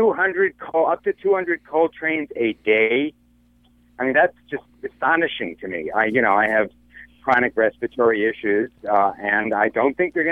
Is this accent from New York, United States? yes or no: yes; Manhattan, New York, United States; And by the way, Abe, since I come from Manhattan, the standard pied-à-terre for the 0.001% is not in Lower Manhattan; it's on Park Avenue.